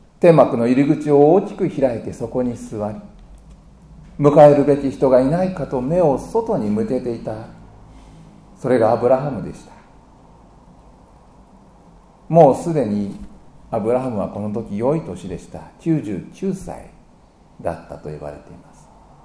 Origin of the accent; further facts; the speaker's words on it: Tokyo, Japan; 私は東京生まれ東京育ちでしたから、